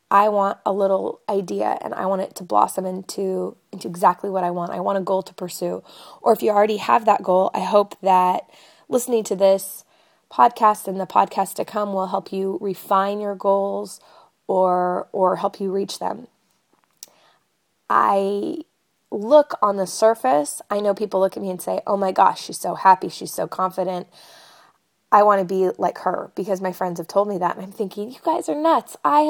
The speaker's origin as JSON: {"language": "English", "town": "Fresno", "region": "California", "country": "United States", "said": "where I came from California, in the middle, it's not a small town, but I love this place."}